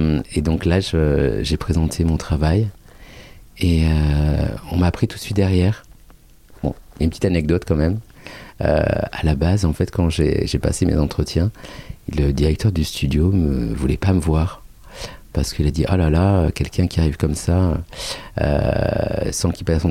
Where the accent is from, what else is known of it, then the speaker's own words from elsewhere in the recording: Seville, Andalusia, Spain; je viens du fin fond de l'Espagne, de Séville. Parents, famille. De San Lucas de Barrameda, qui est dans le sud de Séville et Cadiz.